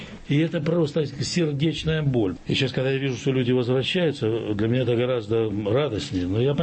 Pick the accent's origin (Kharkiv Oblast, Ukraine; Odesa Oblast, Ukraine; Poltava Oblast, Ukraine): Kharkiv Oblast, Ukraine; Kharkiv; moved away as an adult; also born or lived in Moscow; Я родом из Харькова, я переехал в Москву, а потом приехал в Харьков, и я не встретил ни одного знакомого человека.